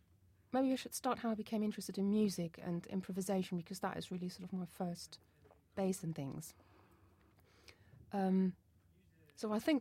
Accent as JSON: {"language": "English", "region": "Lower Saxony", "country": "Germany", "second_language": "English", "said": "I'm from a small village in Hanover, near Hanover in Germany."}